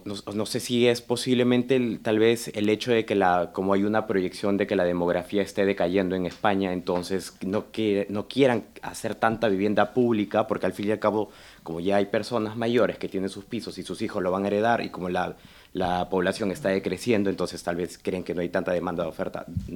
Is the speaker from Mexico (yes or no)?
no; Peru; now in Spain; Yo, que vengo de Perú